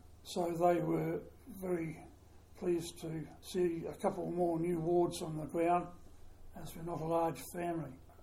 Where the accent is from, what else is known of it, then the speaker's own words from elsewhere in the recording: Christchurch, Canterbury, New Zealand; also born or lived in Wellington; We eventually finished up in Christchurch for our schooling years, where my father was a businessman.